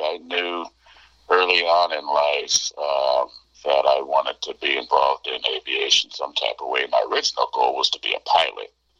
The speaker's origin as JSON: {"language": "English", "town": "San Bruno", "region": "California", "country": "United States", "tie": "born or raised there", "also_born_or_lived": "Topeka, Kansas", "said": "I grew up both in California and Topeka, Kansas, and went to school in both places. And I guess for the most part, I grew up in San Bruno, where San Francisco Airport really is."}